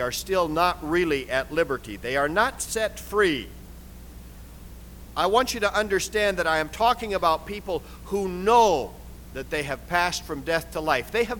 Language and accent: English; Midwest, United States; I've had the chance to preach in my hometown, small Midwestern town, small church.